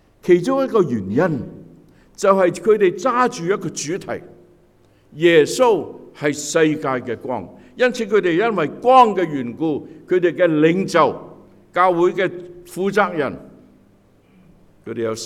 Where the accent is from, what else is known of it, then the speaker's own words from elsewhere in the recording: Hong Kong; 特别我们从香港来的人